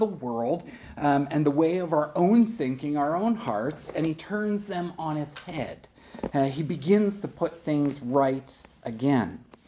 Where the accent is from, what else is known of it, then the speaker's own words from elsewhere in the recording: New Jersey, United States; I never understood growing up in South Jersey what it was like in those whiteout snowstorms.